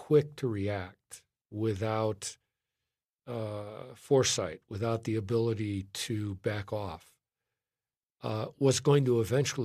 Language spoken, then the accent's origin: English; Chicago, Illinois, United States; I grew up in Chicago during a period of time when there was a lot of violence.